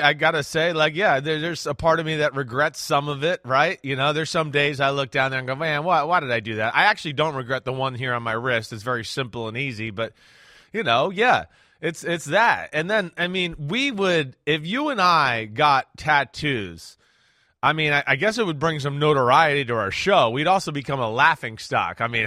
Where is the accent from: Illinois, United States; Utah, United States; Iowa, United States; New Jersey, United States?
New Jersey, United States; Hey, I'm from Jersey.